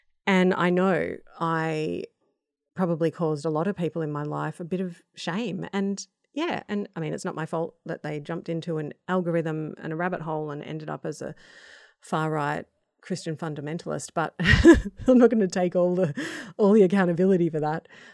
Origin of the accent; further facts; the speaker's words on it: Melbourne, Victoria, Australia; moved away as an adult; ex-Melbourneite, haven't lived there since I was 26, but lived here now for 23 years. But I grew up in Melbourne